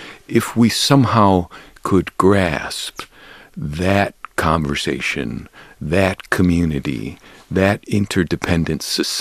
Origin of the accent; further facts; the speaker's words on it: Chicago, Illinois, United States; moved away; also born or lived in Boston; I was born in Chicago and grew up there before moving abroad, and I came back to Illinois to finish school. I then moved to Boston and worked for many years there.